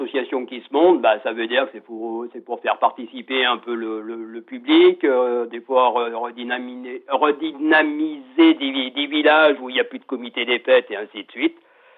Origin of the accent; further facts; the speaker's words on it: Pont-de-Beauvoisin, Auvergne-Rhône-Alpes, France; Bah, moi, je suis de Pont-de-Beauvoisin.